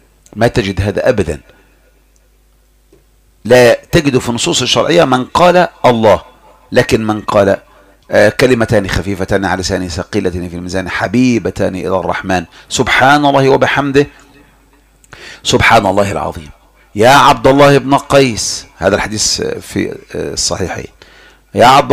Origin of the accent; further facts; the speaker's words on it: Egypt; احنا عندنا كمصريين